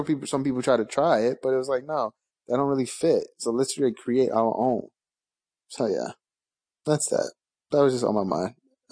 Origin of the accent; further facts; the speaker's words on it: New York, United States; It's just, like, by default because I'm from New York.